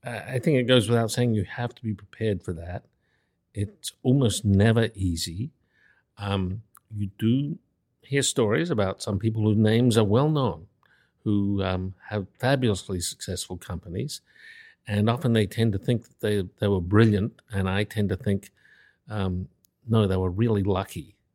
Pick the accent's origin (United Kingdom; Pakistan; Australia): Australia; moved away as an adult; now in United States; Well, I grew up in Australia in a very moderate household.